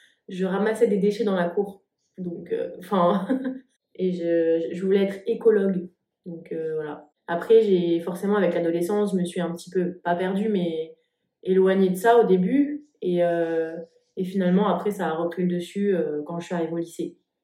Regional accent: Paris, Île-de-France, France; j'ai 26 ans, je suis parisienne

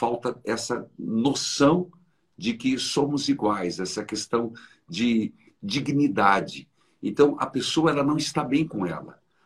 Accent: Paraíso do Norte, Paraná, Brazil; Nós somos do interior do estado do Paraná, uma cidadezinha pequena. É paraíso do norte. Tanto que eu digo que eu nasci no paraíso

